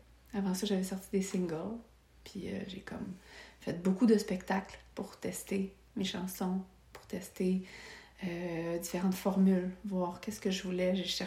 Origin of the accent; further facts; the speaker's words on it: Repentigny, Quebec, Canada; now in Les Éboulements, Canada; Mais je suis originaire de Repentigny.